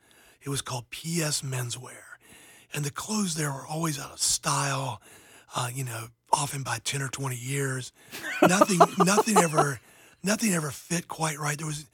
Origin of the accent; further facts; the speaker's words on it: Georgia, United States; I grew up in the Deep South in the coast of Georgia. And my family was a very deep Southern country family.